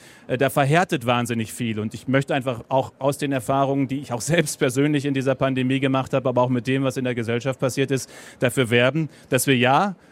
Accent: North Rhine-Westphalia, Germany; Ich komme aus dem Dorf Münsterland, 3700 Einwohner.

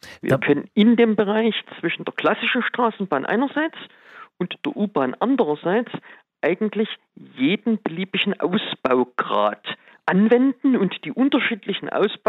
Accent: Dresden, Saxony, Germany; ich darf an dieser Stelle auch meine Heimatstadt Dresden

